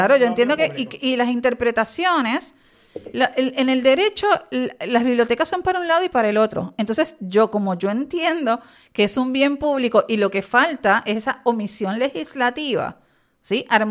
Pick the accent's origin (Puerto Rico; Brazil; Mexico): Puerto Rico; siendo puertorriqueños, entendiendo, yo por lo menos creo que las playas son un bien público